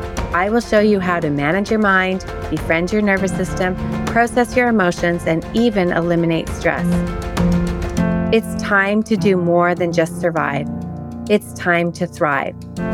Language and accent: English; Montreal, Quebec, Canada; and I come from Montreal, and it actually just sounded like a regular winter day for Montreal.